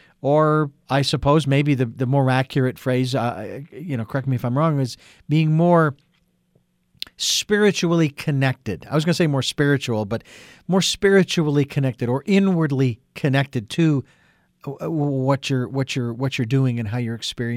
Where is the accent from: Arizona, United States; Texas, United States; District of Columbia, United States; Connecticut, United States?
Arizona, United States; Phoenix; I grew up in Phoenix and around the deserts